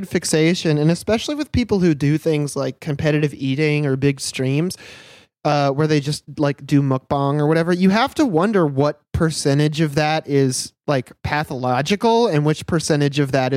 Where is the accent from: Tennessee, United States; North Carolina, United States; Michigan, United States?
Michigan, United States; I grew up in Michigan and this is all I know.